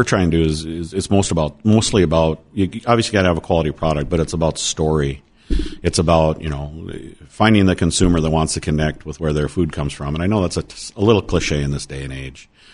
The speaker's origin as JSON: {"language": "English", "town": "Maddock", "region": "North Dakota", "country": "United States", "said": "So yeah, I'm from Maddock. We have a farming and ranching operation there."}